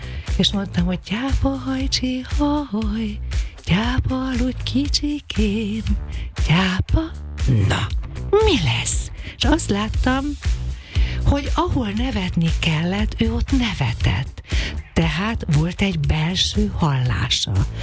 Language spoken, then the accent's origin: Hungarian; Budapest, Hungary; A 7. kerületben egy olyan házban nőttem föl a Kertész utcában, ami régen Apáca ház volt